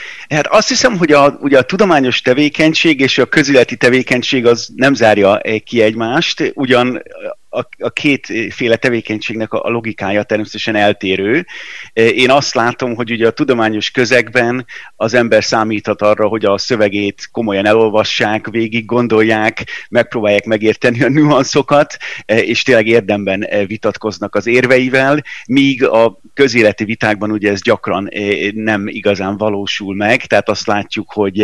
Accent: Budapest, Hungary; also born or lived in Netherlands; Én ugye Budapesten nőttem föl, és én 2000-ben érettségiztem

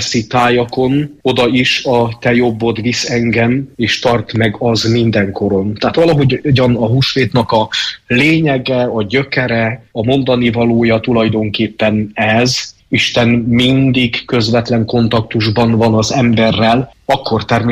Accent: Csíkdelne, Harghita, Romania; ugyanis én Csíkdellén nevelkedtem, és a falunak a kápolnáján túl, illetve mellette van nem messze egy anyatemplom

